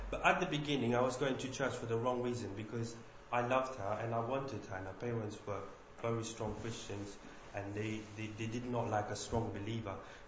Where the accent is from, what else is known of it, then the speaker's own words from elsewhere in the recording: Mauritius; moved away as an adult; now in England; I was born in Mauritius. I've come in England in 2004. To pursue my studies and go to university and learn management, because in Mauritius, it's a small island, there's only one university.